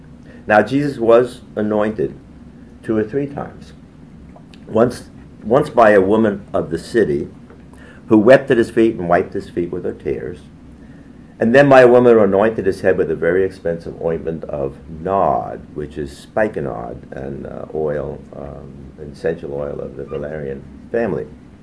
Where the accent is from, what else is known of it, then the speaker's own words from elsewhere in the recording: Brooklyn, New York, United States; You know, I'm a good Jewish boy. And when growing up in Brooklyn, I never even read the Old Testament, let alone the New Testament.